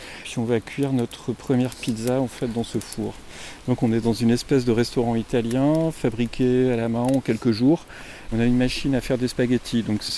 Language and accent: French; Nantes, Pays de la Loire, France; moi je ne sais pas, je viens de Nantes, hein